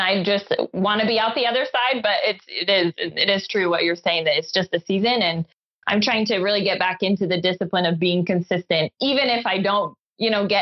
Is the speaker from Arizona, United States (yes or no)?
yes; Arizona, United States; also born or lived in Vermont; now in Serbia; So I currently live in central Serbia, but I'm not from here. I grew up in Arizona and Vermont. We moved.